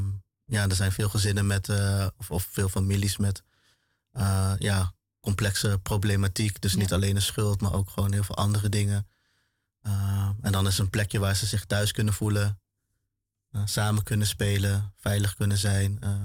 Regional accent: Ede, Gelderland, Netherlands; Zijn allebei hier in Nederland geboren. En ja, ze hebben me opgebracht in Ede.

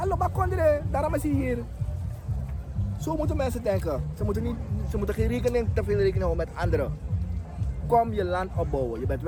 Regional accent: Suriname; En ik vond het fijn als Surinamer om onafhankelijk te zijn.

